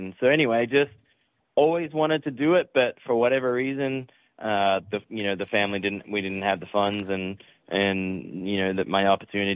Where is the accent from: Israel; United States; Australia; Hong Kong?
Australia; growing up in Australia